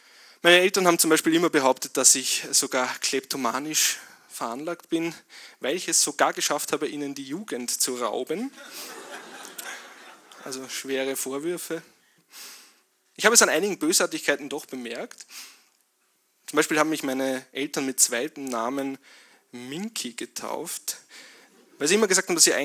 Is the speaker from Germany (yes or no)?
no; Lower Austria, Austria; Auch da, wo ich herkomme, aus dem nördlichen Weinviertel, auch da wird man sich etwas umstellen müssen.